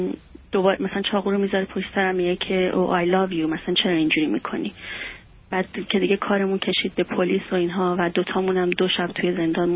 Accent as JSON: {"language": "Persian", "country": "Iran", "moved": "as an adult", "said": "و من از ایران اومدم."}